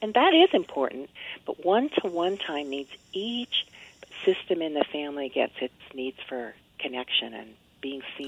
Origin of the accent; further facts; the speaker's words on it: California, United States; I'm a Californian.